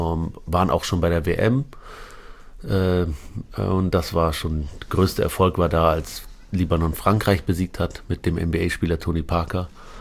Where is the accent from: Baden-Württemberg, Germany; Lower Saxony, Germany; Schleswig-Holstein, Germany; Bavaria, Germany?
Lower Saxony, Germany; Aurich; born or raised there; also born or lived in Lebanon